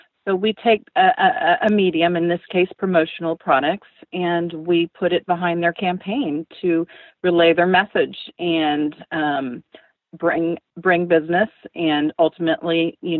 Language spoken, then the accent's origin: English; Cuba; We come from Cuba. So in Cuba, there's no nursing homes.